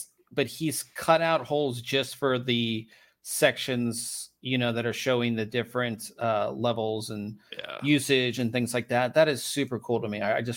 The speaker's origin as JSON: {"language": "English", "town": "Pittsburgh", "region": "Pennsylvania", "country": "United States", "said": "I mean, I'm from Pittsburgh, so the black and the gold."}